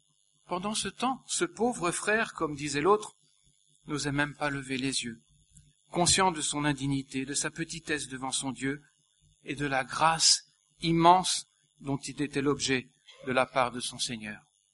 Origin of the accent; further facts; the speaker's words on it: Hauts-de-France, France; Moi, je viens du Nord, là, donc là-bas, c'est plus souvent une poignée de main.